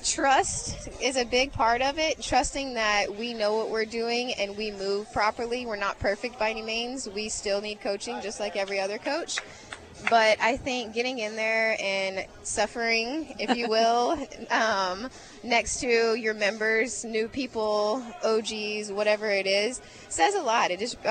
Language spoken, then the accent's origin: English; Crystal Beach, Texas, United States; My hometown is Crystal Beach, Texas.